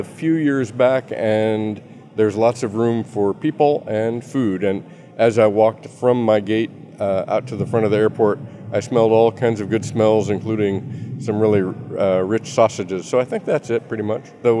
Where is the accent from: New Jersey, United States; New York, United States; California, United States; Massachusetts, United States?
California, United States; Oakland; from Oakland, California, and I think it's a one-word answer, food.